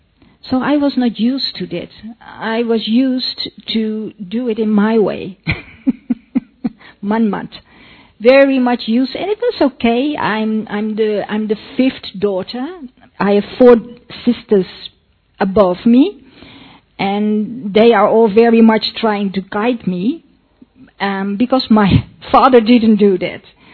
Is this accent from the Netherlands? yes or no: yes; Netherlands; English is a second language; I'm from Holland